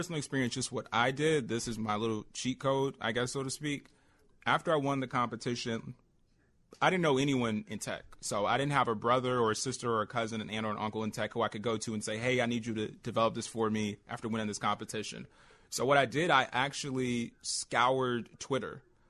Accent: Chicago, Illinois, United States; Well, I'm from Chatham. I'm from the South Side.

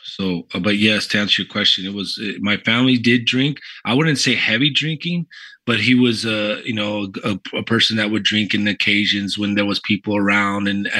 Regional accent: El Paso, Texas, United States; You know, I grew up here in El Paso, Texas, where alcohol is very prevalent.

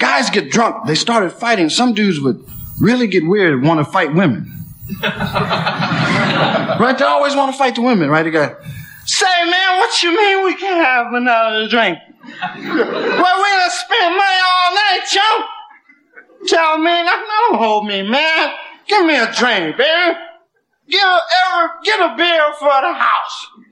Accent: Peoria, Illinois, United States; I used to do stuff that was interesting, because I'm from Peoria, Illinois, and it would get kind of dull.

